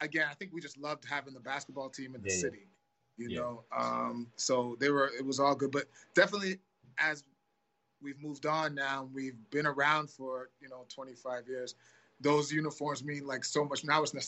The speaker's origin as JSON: {"language": "English", "town": "Toronto", "region": "Ontario", "country": "Canada", "said": "Yeah, well, I'm from Toronto."}